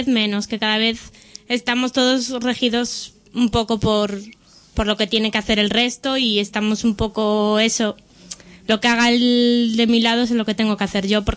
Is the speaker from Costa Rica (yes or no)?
no; Galicia, Spain; Con el Rajoy, que es de mi tierra. Que yo soy gallega.